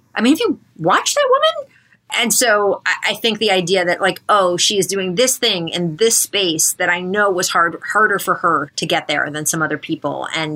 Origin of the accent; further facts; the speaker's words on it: East Coast, United States; We're both from the East Coast